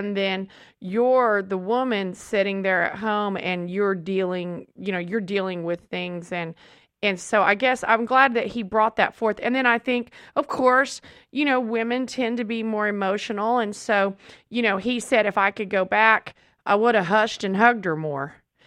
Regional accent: Southern United States, United States; And I first can simply say, well, this is what I was taught. My training was in the truth of the Word of God, and my training being a child of the Bible Belt

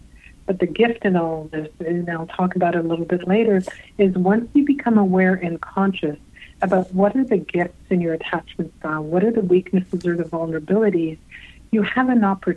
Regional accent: Canada; I'm Canadian.

